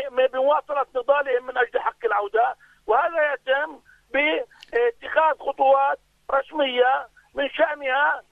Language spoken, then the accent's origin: Arabic; Palestine; لأن التوطين خطر علينا كفلسطينيين قبل أن يكون خطر على الإخوة اللبنانيين